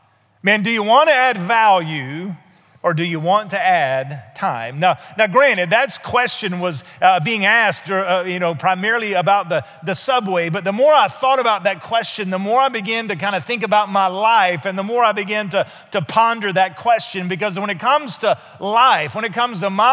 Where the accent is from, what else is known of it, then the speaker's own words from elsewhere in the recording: Alabama, United States; also born or lived in South Florida; where we grew up in Northeast Alabama and really no opportunity to do that when we lived in South Florida